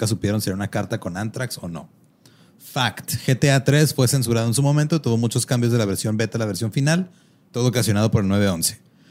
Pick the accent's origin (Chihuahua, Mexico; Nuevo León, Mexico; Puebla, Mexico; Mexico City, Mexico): Chihuahua, Mexico; Ciudad Juárez; por ser frontera, también soy de Juárez